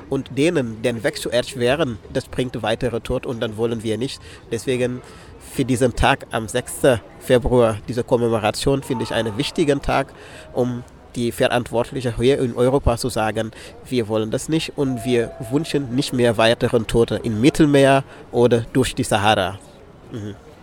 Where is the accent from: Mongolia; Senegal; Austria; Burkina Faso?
Senegal; now in Freiburg, Germany; Ursprünglich komme ich aus dem Senegal